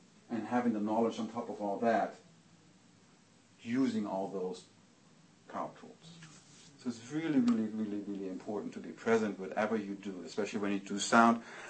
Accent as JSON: {"language": "English", "country": "Germany", "said": "I'm not Australian, I'm German."}